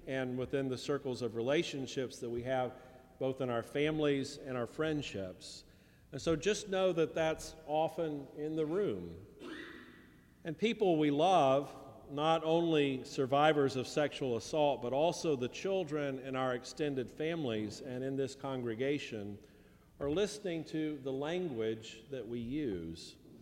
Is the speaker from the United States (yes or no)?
yes; North Carolina, United States; And of course, there's major damage in my home state of North Carolina, too.